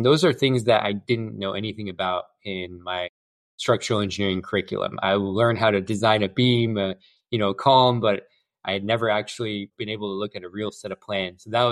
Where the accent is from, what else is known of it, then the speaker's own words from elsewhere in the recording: San Diego, California, United States; I was born and raised in San Diego, and I grew up in Rancho Bernard, went to Rancho Bernard High School, went to UCSD